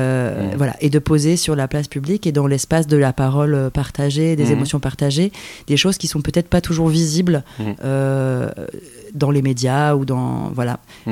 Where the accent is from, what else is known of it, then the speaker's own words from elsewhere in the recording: Arles, Provence-Alpes-Côte d'Azur, France; Alors, géographiquement, je viens d'Arles. C'est là où j'ai grandi.